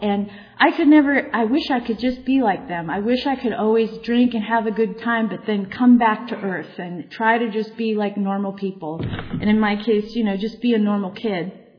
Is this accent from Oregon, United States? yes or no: no; Long Beach, California, United States; And I grew up in Long Beach, and that's just to say I had a good geographical area to do my stuff, you know.